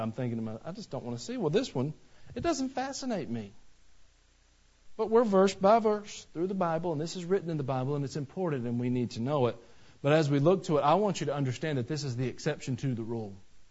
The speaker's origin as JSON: {"language": "English", "region": "Georgia", "country": "United States", "tie": "born or raised there", "moved": "yes", "said": "I mean, I grew up in Georgia. Y'all know what Georgia has? Georgia red clay."}